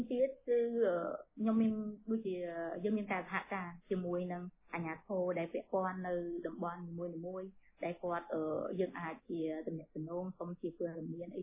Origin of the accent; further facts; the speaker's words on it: Siem Reap, Cambodia; ដូចជាខ្ញុំអ្នកសៀមរាបដែរ